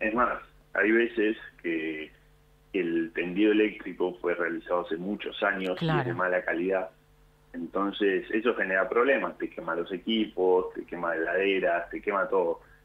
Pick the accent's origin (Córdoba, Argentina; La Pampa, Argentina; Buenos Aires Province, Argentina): Córdoba, Argentina; Huinca Renancó; Yo soy de Córdoba, de un pueblito de Huinca, Renancó se llama.